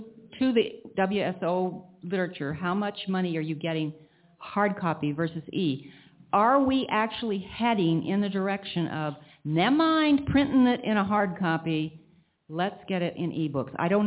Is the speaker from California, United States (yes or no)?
yes; San Francisco, California, United States; I'm from San Francisco, group 850.